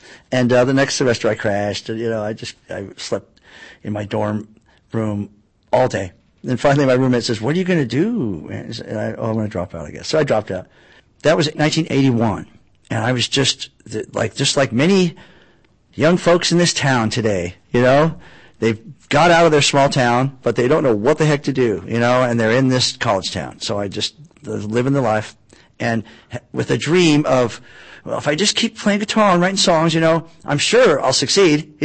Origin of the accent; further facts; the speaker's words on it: Kinsey, Kansas, United States; now in Lawrence, United States; I moved here from Kinsey, Kansas, as you said, and it was my, you know, this was the big city, man. It was quite a change.